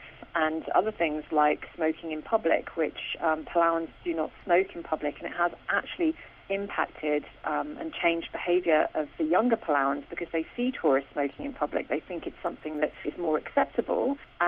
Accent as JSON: {"language": "English", "country": "Australia", "said": "not least of all because I'm an Australian and I'm an Australian on team."}